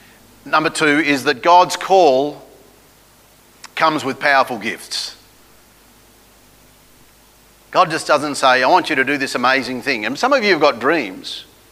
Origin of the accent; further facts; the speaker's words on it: Victoria, Australia; down in my home state of Victoria